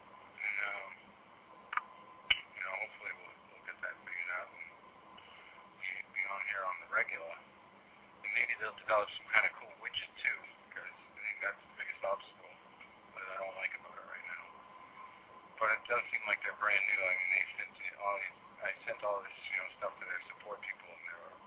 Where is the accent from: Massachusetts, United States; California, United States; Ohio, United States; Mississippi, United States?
Massachusetts, United States; I know I've been through there and around there quite a bit, growing up in Massachusetts.